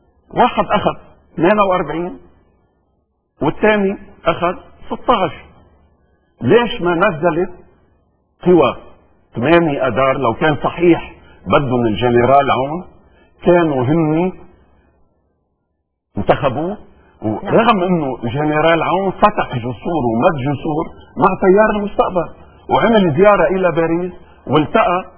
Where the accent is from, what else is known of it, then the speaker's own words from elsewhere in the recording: Lebanon; يعني انا كلبناني ما بصدقها